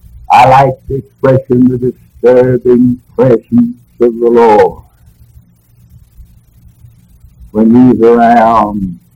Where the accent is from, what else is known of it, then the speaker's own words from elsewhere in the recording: the South, United States; Of course, I'm from the South, and down the South, everybody lives like the devil.